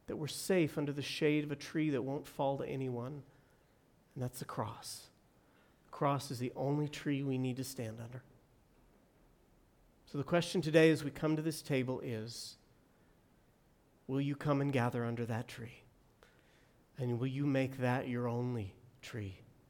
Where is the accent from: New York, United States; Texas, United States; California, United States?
California, United States; San Diego; I grew up in San Diego. Colorado provided that for us.